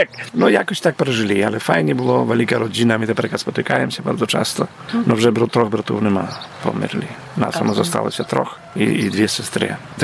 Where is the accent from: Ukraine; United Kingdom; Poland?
Poland; Hrdele, Podlaskie Voivodeship; born there; Urodził się w Hrdelach. To jest za Bielską, jechaty na Kilszczele. Ja pochodzę w ogóle z bardzo dużej rodziny. Wszyscy byli rolnikami. Moja mama jest z Hrdelu.